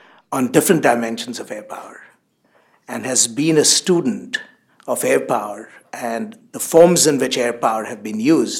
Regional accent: Mumbai, Maharashtra, India; when I was a young man growing up in Bombay

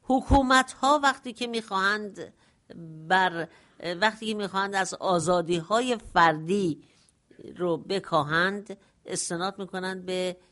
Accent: Iran; من ایرانی هستم، در ایران به دنیا آمدم، تو ایران زندگی میکنم و در ایرانم خواهم مرد.

